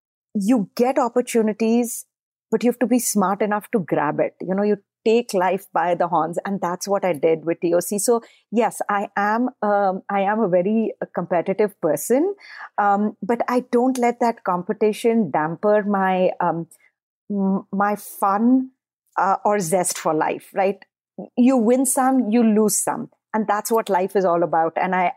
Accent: India; moved away; I think a lot of it I do attribute to growing up in India.

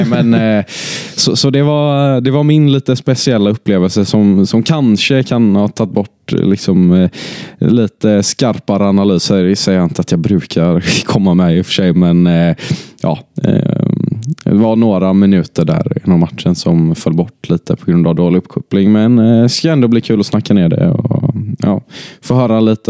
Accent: Gothenburg, Västra Götaland County, Sweden; men gött att vara hemma i Götet, måste jag säga

